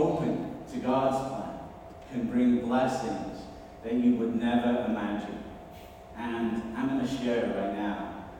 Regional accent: Liverpool, North West England, United Kingdom; I grew up in Liverpool, England.

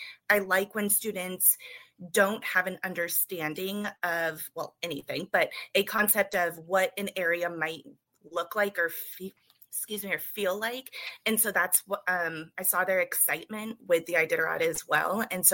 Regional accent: Colorado, United States; now in Mitchell, United States; I currently live and teach in Mitchell, Indiana, so southern part of Indiana, but I grew up most of my life in Colorado.

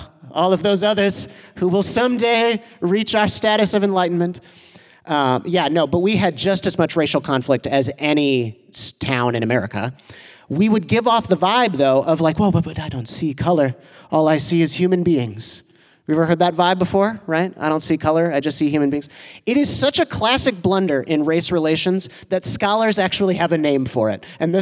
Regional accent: Chicago, Illinois, United States; also born or lived in Evanston; I think of coexist bumper stickers that I saw everywhere growing up in Chicago and Evanston.

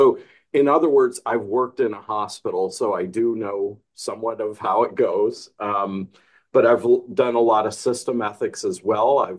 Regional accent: Michigan, United States; But I was born and raised partly in Michigan.

